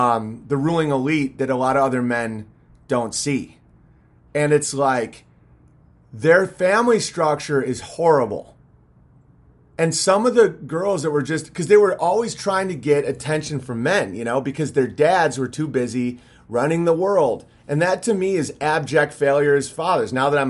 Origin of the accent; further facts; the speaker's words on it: New York City, New York, United States; I grew up in New York City, had a very similar experience as BB minus the showbiz